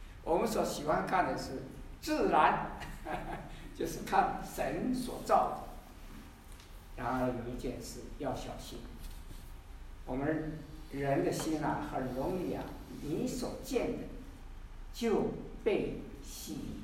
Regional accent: Taiwan; 我是从台湾来的，我知道台湾啊，哇，三步一小庙，五步一大庙

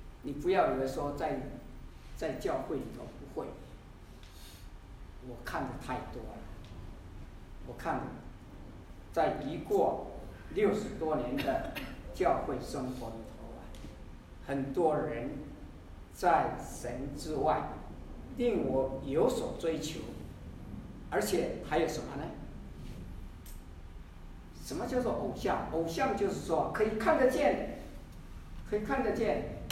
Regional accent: Taiwan; 我是从台湾来的，我知道台湾啊，哇，三步一小庙，五步一大庙

